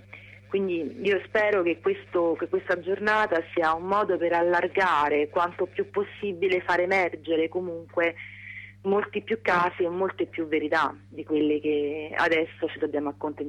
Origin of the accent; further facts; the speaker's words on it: Salerno, Campania, Italy; per chi non è della zona come me, che sono di Salerno